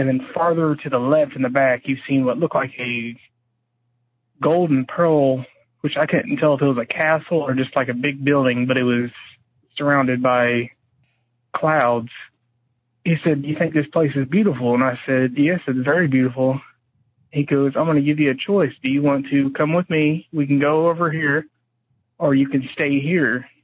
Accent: Indiana, United States; I'm from Indiana.

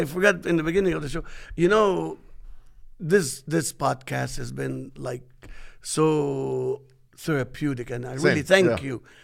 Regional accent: Alexandria, Alexandria Governorate, Egypt; JP is a friend of mine from Egypt. We grew up together in Alexandria.

